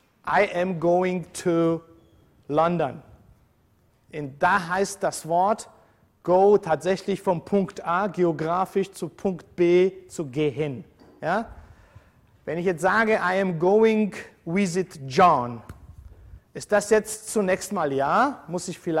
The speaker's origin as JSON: {"language": "German", "country": "Georgia", "first_language": "Georgian", "second_language": "German", "said": "In meiner Muttersprache ist seit 2000 Jahren ist nichts passiert."}